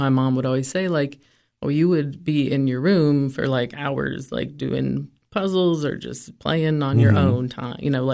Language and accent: English; Kentucky, United States; also born or lived in Green Bay; I lived in Green Bay with my family because I was born in Green Bay, grew up in Kentucky. So I have a weird north-south